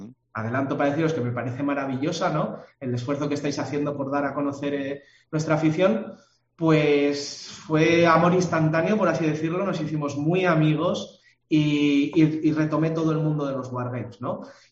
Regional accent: Vitoria, Basque Country, Spain; la mayoría de mis amigos de Vitoria, que es de donde soy

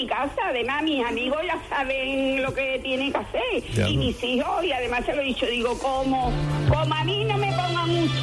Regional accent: Seville, Andalusia, Spain; now in Valencina de la Concepción, Spain; Yo soy de Triana pura. Sí. Lo que pasa es que vivo aquí en un pueblecito de Sevilla, aquí en Valencina, de la Concesión.

